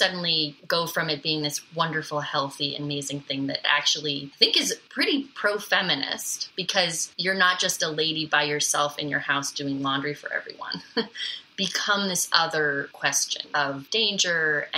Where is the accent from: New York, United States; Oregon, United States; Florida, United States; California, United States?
Oregon, United States; Portland; also born or lived in Senegal / Vermont; So we lived in Senegal until I was 6, and then we moved back to the States, and my parents had their second child. And then when I was like 9, we moved out to Oregon. And basically, I spent my formative years from 9 to 18 living in Portland